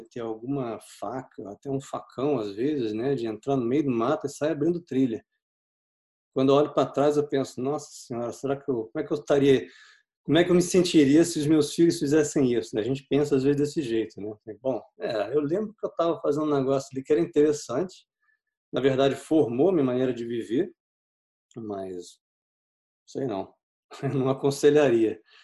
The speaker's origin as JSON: {"language": "Portuguese", "region": "Rio de Janeiro", "country": "Brazil", "tie": "born or raised there", "said": "Eu cresci no Rio de Janeiro. Ali tem acesso bem fácil à Floresta Tijuca."}